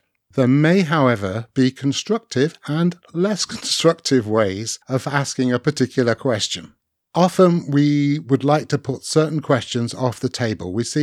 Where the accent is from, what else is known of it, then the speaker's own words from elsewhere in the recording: Nottingham, East Midlands, United Kingdom; born there; moved away as an adult; now in Aberdeen, United Kingdom; I was born in Nottingham, went to university in Bristol, first job in Chester, second job in Leamington, third job in Leamington, and then moved to Aberdeen for a job 20 years ago